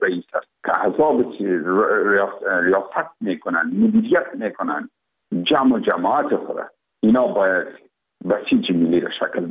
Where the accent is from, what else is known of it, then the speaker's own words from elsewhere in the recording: Afghanistan; تماما ما افغان هستیم